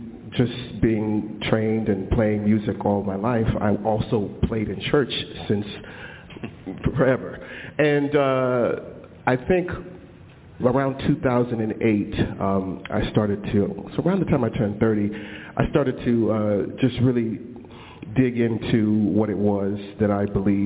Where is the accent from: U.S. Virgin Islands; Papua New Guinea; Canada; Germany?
U.S. Virgin Islands; Saint Croix; I was raised Moravian. I'm from St. Croix in the Virgin Islands, so U.S. Virgin Islands, anybody knows where that is.